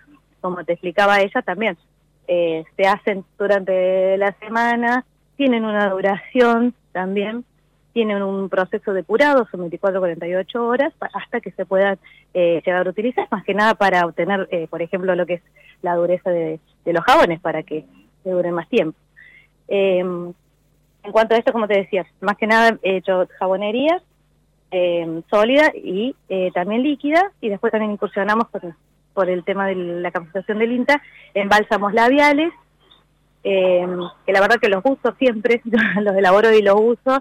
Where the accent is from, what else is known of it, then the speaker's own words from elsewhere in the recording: Altos de Chipión, Córdoba, Argentina; yo soy de Altos de Chipión.